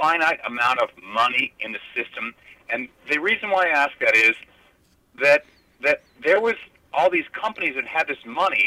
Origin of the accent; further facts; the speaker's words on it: Midwest, United States; I am from the Midwest. And in fact, I just came from Indiana yesterday.